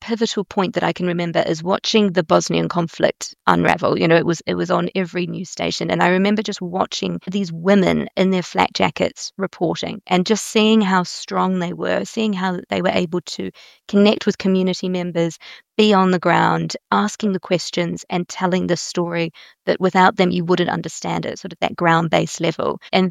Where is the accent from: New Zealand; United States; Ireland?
New Zealand; now in United Kingdom; I felt very British in New Zealand and I also felt like I didn't fit in for a long time. My accent was different.